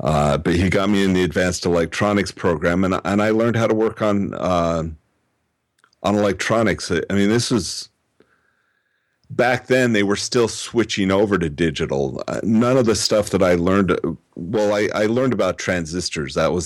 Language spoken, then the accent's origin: English; Logan, Utah, United States; born there; now in Orange County, United States; No, I was born in Logan, Utah. We moved around a lot.